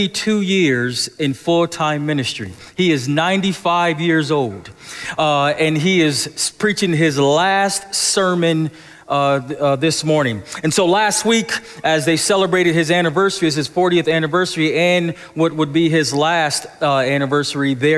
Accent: Buffalo, New York, United States; We stopped in Buffalo, New York, my hometown, and we went to the church where I grew up in.

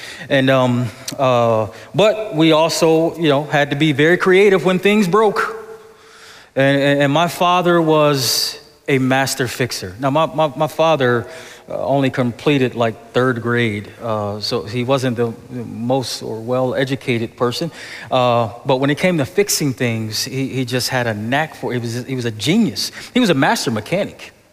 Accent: Buffalo, New York, United States; and I grew up in Buffalo, so you got to have heat in the car

